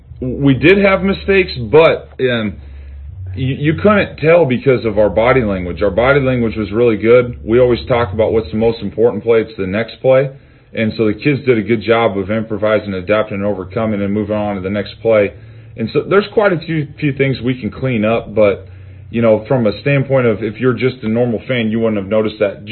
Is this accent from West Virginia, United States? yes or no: no; Iowa, United States; You know, I'm from Iowa, so I know everything a lot about their roster